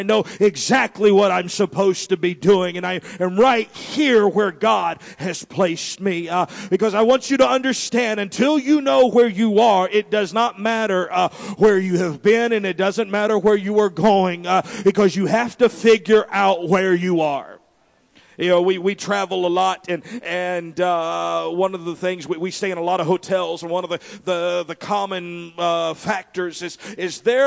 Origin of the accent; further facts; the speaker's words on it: Chile; first language es; English is a second language; also born or lived in Texas, United States; I'm more Chilean than gringo. I grew up overseas, and basically Spanish is primarily my first language. And then, of course, being from Texas, it almost has to be.